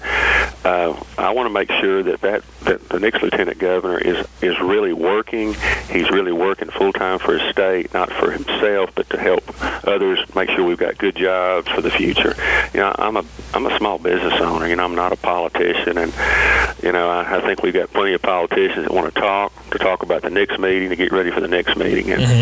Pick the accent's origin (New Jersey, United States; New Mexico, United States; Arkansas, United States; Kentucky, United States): Arkansas, United States; Sylvan Hills; I grew up in Sylvan Hills, and my mom worked full time to make sure my four sisters and I got a chance to get a college degree